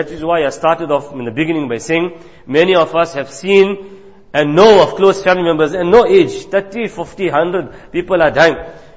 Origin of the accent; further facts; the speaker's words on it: South Africa; As a South African citizen, we are allowed what is called freedom of testation.